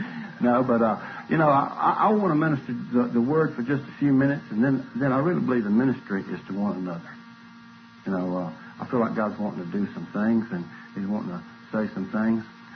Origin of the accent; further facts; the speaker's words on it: Alabama, United States; born there; I was born in Alabama, and I repented.